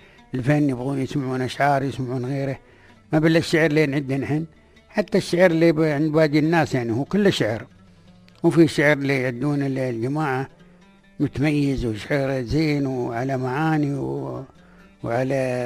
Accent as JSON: {"language": "Arabic", "country": "United Arab Emirates", "said": "نحن هاي بلادنا الإمارات"}